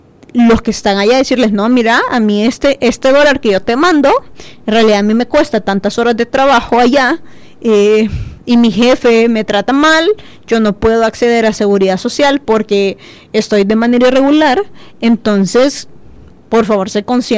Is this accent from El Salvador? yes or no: yes; El Salvador; que en realidad es lo que nosotros como salvadoreños en el territorio también hacemos con nuestro salario